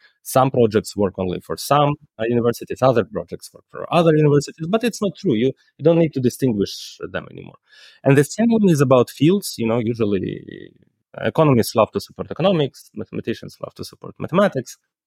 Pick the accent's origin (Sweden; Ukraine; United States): Ukraine; Kyiv; English is a second language; I care because I love Kyiv, because I'm from Kyiv